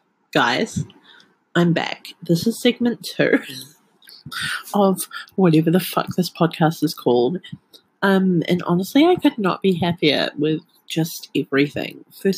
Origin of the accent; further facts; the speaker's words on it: New Zealand; I am from New Zealand.